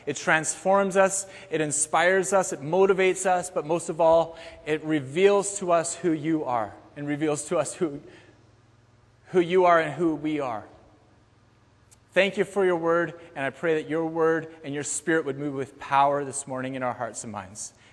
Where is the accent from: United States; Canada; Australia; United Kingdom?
Canada; British Columbia; now in Winnipeg, Canada; I've been in BC. The way that it's gone is I grew up in British Columbia.